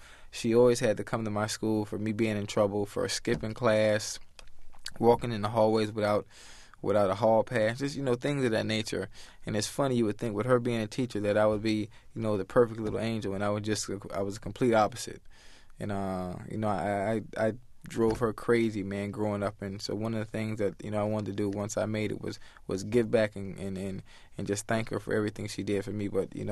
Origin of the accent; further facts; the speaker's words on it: Miami, Florida, United States; I'm from Liberty City, you know, which is a rough area in Miami-Dade County.